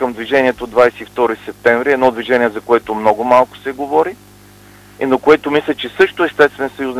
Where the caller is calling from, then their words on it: Plovdiv, Plovdiv Province, Bulgaria; от Пловдив съм. Слушам с интерес разговора.